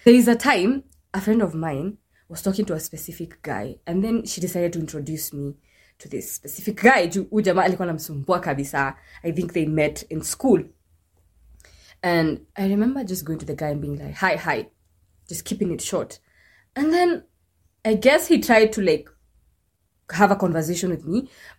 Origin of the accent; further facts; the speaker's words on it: Nakuru, Nakuru County, Kenya; I'm from Nakuru, so there's, like, a street where, like, the, like, prostitutes stand